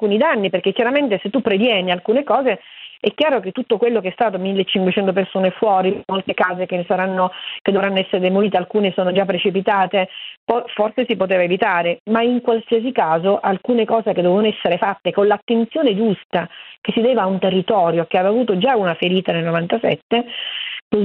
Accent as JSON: {"language": "Italian", "town": "Niscemi", "region": "Sicily", "country": "Italy", "moved": "yes"}